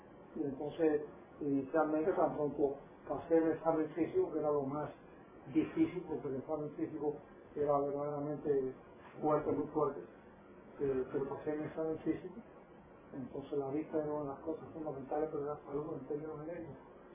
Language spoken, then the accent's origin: Spanish; Agramonte, Matanzas, Cuba; No, yo soy natural de Agramonte, provincia de Matanzas.